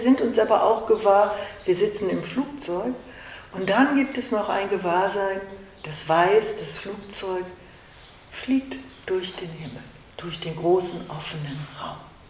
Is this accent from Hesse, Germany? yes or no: no; Hamburg, Germany; now in Bavaria, Germany; ich komme aus Hamburg, ich lebe in Bayern